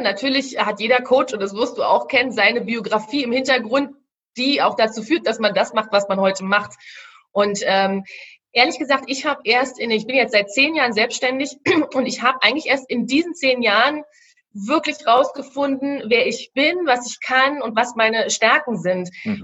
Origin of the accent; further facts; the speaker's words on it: Berlin, Germany; Ich komme ja aus Berlin, ja, ich sag's mal so, wie ich es hier sage